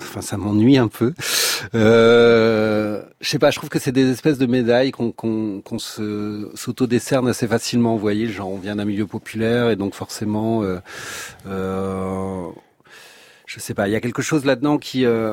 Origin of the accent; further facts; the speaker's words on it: France; quitte à venir en tant que français